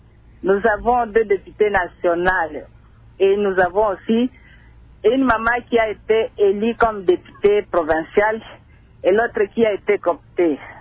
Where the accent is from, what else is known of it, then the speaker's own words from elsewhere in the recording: Kindu, Maniema, DR Congo; de Kindou.